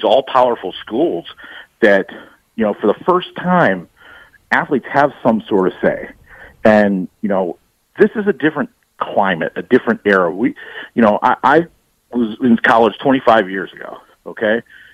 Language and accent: English; Pennsylvania, United States; I grew up in Pennsylvania, maybe they knew some guys from Ohio in the Big 33 game